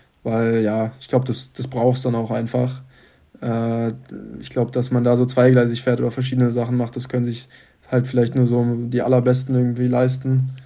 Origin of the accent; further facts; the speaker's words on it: Hesse, Germany; Also ich komme ursprünglich da so aus der Nähe von Frankfurt, bin dann nach Darmstadt gezogen